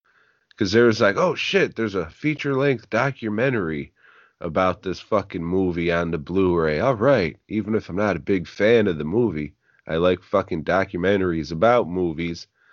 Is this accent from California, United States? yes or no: yes; Los Angeles, California, United States; born there; as a Mexican-American myself, I was born in East L.A.